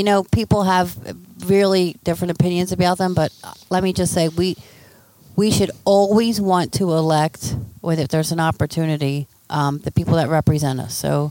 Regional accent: Philadelphia, Pennsylvania, United States; I'm from Rawnhurst in northeast Philly.

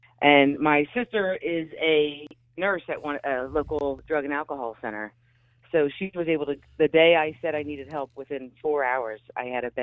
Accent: Conshohocken, Pennsylvania, United States; I did. Conshohocken.

